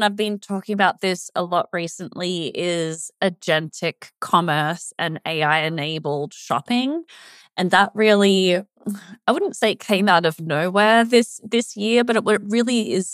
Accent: Australia; Yeah, so you may have noticed from my accent, I'm not American, even though I cover the US market primarily. So I'm from Australia.

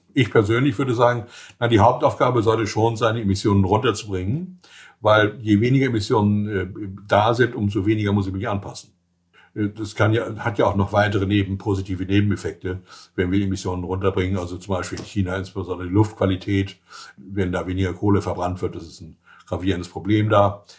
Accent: Schleswig-Holstein, Germany; Erstens bin ich Schleswig-Holsteiner

